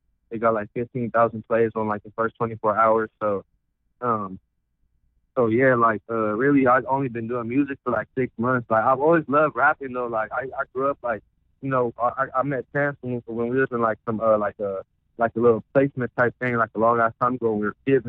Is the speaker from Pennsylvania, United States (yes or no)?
no; Los Angeles, California, United States; Okay, well, I'm from Los Angeles, like West Side LA area.